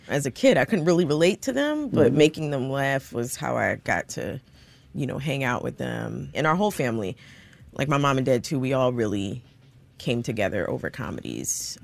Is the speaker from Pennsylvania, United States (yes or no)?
yes; Philadelphia, Pennsylvania, United States; I loved growing up in Philly. It's a beautiful city with a ton of culture. It was a nice environment to grow up in.